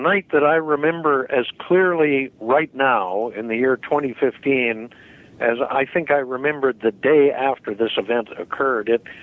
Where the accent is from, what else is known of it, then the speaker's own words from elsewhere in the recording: Ferguson, Missouri, United States; I was born and raised in St. Louis, interestingly in the now famous city of Ferguson, Missouri.